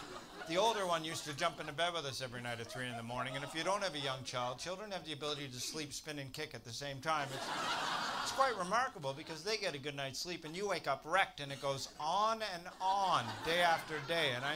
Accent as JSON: {"language": "English", "country": "Canada", "moved": "yes", "lives_now": "United Kingdom", "said": "I'm from Canada originally, but I've lived in the UK for 12 years."}